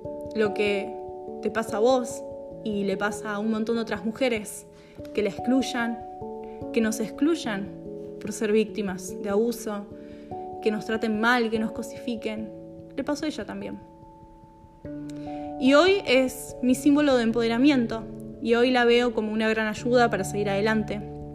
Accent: Argentina; así le decimos a las chicas jóvenes en mi país, soy de Argentina

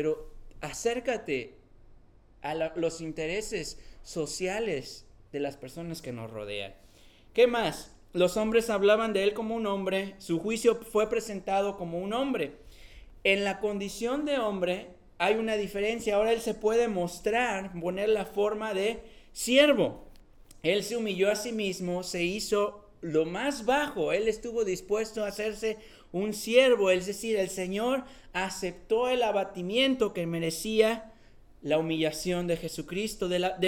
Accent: central Mexico, Mexico; Yo soy del centro de México, eso es lo que se come.

